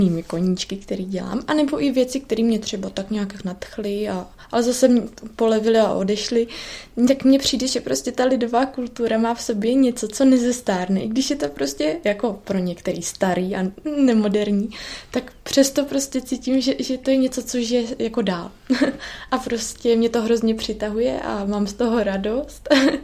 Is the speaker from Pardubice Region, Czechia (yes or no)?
no; Brno, South Moravian Region, Czechia; born there; mám předky v Čechách, narodila jsem se v Brně